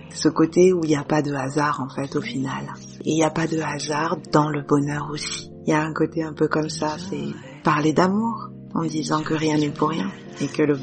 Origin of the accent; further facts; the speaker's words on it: Cameroon; Nous sommes des Bamilékés et Camerounais Bamilékés